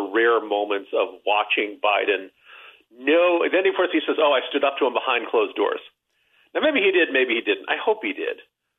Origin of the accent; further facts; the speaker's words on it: United States; And as an American, I don't like that.